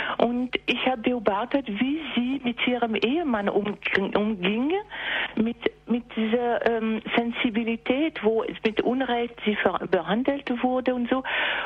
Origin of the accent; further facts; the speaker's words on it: southern France, France; diesem Ostern waren wir in Südfrankreich, in meiner Heimat